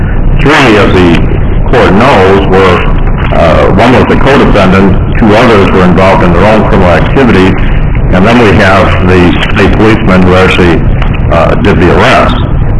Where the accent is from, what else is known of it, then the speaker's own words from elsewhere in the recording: Danville, Illinois, United States; I'm the attorney for Terrence Washington. I'm from Danville, Illinois.